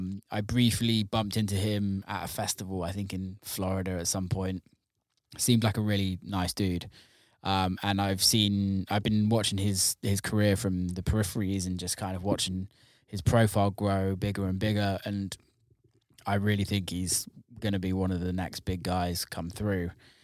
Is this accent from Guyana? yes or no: no; England, United Kingdom; now in Detroit, United States; obviously I'm English